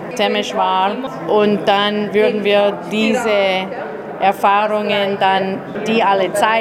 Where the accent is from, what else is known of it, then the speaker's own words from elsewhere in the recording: St. Louis, Missouri, United States; Ich komme aus St. Louis, Missouri, USA.